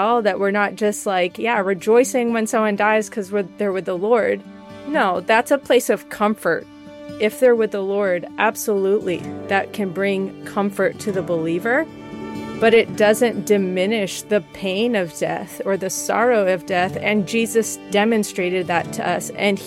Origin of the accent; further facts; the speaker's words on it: New Hampshire, United States; I grew up in New Hampshire, family of 12 children.